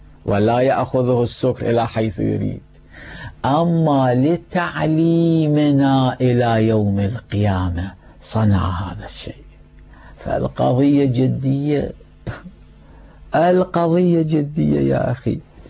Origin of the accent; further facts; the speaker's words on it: Iraq; أنا عراقي لا أعرف اللغة الإنجليزية